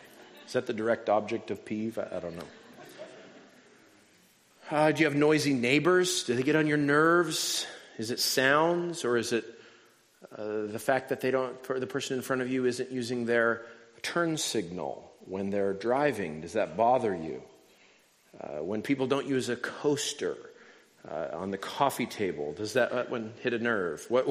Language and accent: English; New Mexico, United States; first language Spanish; English is a second language; So whatever your preferred heart language is, mine is Spanish, I'm from New Mexico.